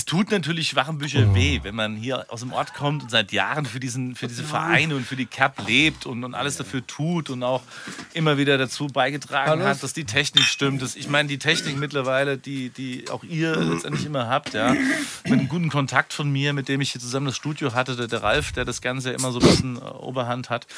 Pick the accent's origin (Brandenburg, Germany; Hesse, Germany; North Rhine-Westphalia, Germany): Hesse, Germany; Hanau; now in Hanau, Germany; wenn wir in Frankfurt sind, wir kommen aus Hanau